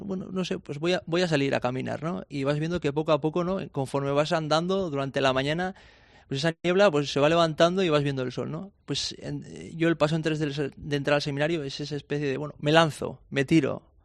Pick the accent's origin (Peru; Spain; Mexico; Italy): Spain; Huarte-Araquil, Navarre; En el pueblo, ¿no? Pues yo soy de Huerta Araquil, con mis amigos, deporte, tal.